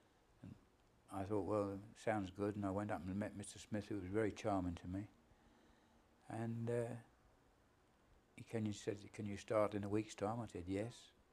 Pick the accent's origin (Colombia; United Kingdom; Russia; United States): United Kingdom; West Ham, London; born there; I was born in West Ham in 1913.